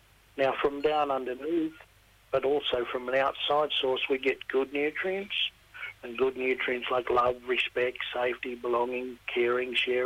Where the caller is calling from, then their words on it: Narromine, New South Wales, Australia; I'm in my own hometown of Narromine in Wiradjuri country